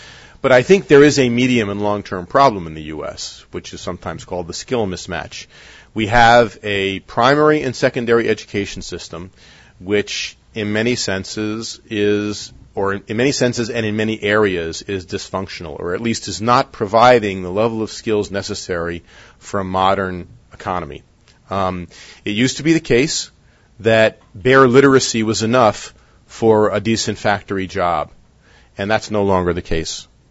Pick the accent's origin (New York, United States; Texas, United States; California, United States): New York, United States; I come from New York, and I saw the process at work.